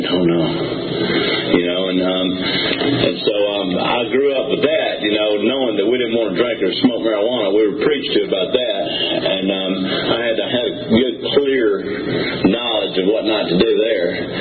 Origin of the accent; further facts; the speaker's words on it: Atlanta, Georgia, United States; I was born here in Atlanta in 1957, July 7th, and so I've never lived more than, I guess, 15, 20 miles miles from here